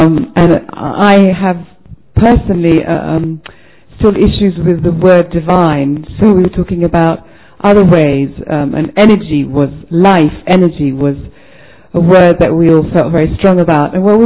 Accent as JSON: {"language": "English", "region": "England", "country": "United Kingdom", "said": "I'm from England and from other places, but I'm from England, yes."}